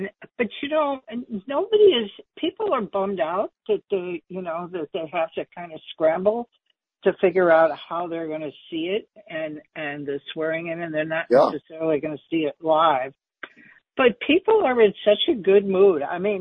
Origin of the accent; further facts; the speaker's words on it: Chicago, Illinois, United States; I mean, I grew up in Chicago, which was a very conservative Democratic Party.